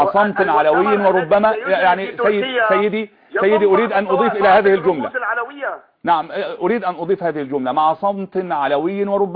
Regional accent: Egypt; أنا كمصري

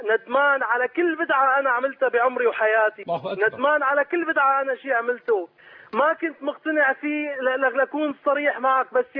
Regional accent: Syria; من سوريا.

